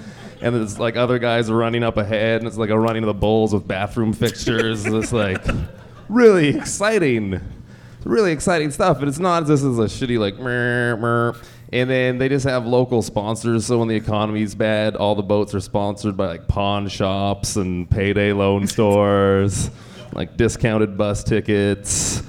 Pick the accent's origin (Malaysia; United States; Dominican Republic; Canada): Canada; Nanaimo, British Columbia; I'm born and raised from Nanaimo, British Columbia, actually. That's my hometown.